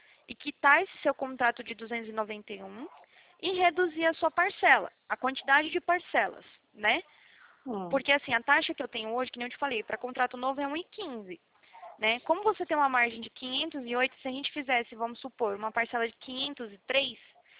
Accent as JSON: {"language": "Portuguese", "town": "Prudentópolis", "region": "Paraná", "country": "Brazil", "tie": "born there", "lives_now": "Atibaia, Brazil", "said": "Eu nasci aí no Paraná, tá? Eu nasci"}